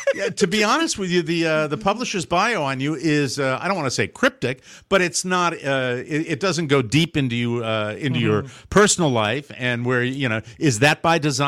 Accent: Florida, United States; We could do that where I'm from Southwest Florida.

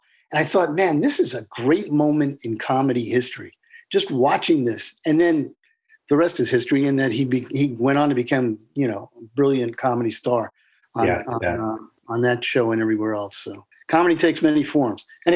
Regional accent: New Jersey, United States; I grew up on the Jersey Shore in the 60s.

